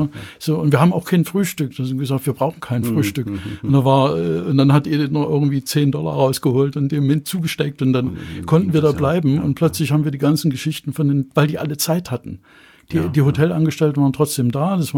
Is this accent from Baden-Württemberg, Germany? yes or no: no; Hainichen, Saxony, Germany; born there; Ja. Ich weiß gar nicht, ja, Hainichener.